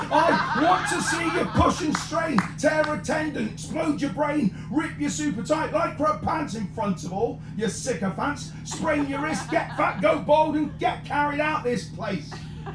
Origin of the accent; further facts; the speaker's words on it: Corby, East Midlands, United Kingdom; But I come from Corby.